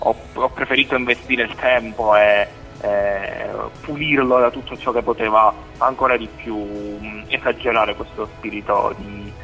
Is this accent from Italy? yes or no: yes; Sicily, Italy; sono siciliano ma non c'era bisogno di dirlo credo, e adesso sono appunto vivo in Toscana proprio per ragioni accademiche